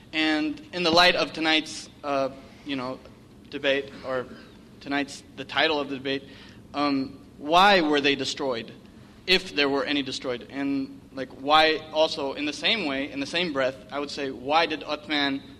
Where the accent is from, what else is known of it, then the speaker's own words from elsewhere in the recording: Saudi Arabia; now in Vancouver, United States; I'm originally from Saudi Arabia